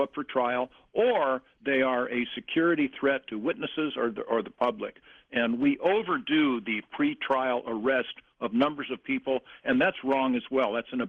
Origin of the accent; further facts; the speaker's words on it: California, United States; I'm from California.